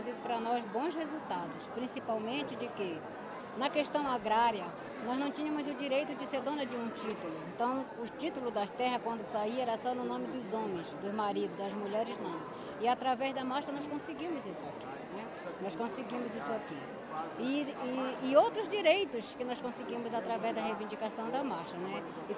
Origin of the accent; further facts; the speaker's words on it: Oriximiná, Pará, Brazil; sou do município de Oriximiná, estado do Pará